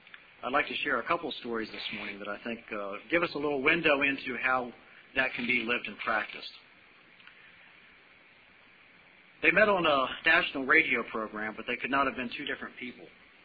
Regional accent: Waynesboro, United States; I come from Waynesboro, which is just seems like one neighborhood away

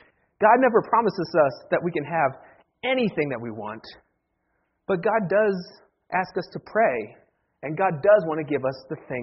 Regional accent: Staunton, Virginia, United States; It's been a busy week in my hometown of Stanton, Virginia.

